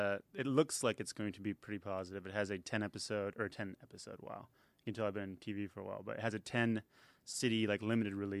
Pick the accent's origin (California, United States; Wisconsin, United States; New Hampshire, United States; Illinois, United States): Wisconsin, United States; I'm originally from around the Minneapolis area. I was born on Lake Superior, Lake Superior, Wisconsin.